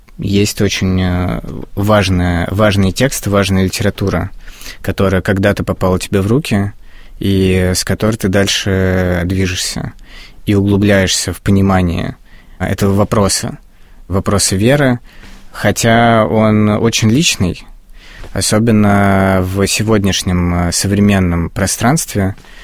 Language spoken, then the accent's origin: Russian; Moscow, Russia; я родился в Замоскворечье и вырос. И при этом учился в Спас-Песковском переулке, в школе имени Поленова.